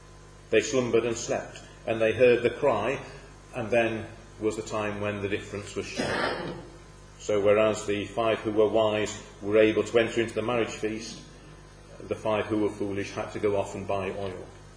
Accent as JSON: {"language": "English", "country": "United Kingdom", "said": "We actually lose something a little, perhaps, in our understanding of that as British people, because, as the illustration shows there, sheep and goats look very different in this country, don't they?"}